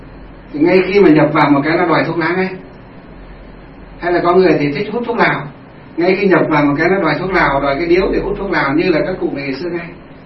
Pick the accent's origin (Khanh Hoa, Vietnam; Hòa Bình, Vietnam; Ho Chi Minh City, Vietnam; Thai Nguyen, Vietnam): Hòa Bình, Vietnam; Thanh Luong; chúng tôi gặp một cái trường hợp này ở trong quê của chúng tôi, ở trong Thanh Lương, Kim Bôi, Hòa Bình, bây giờ là Thanh Lương, Lương Sơn, Hòa Bình, ngay trong quê chúng tôi